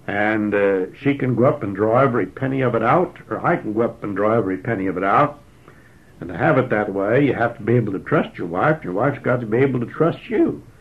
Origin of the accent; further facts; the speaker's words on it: United States; But that's not because I'm an American.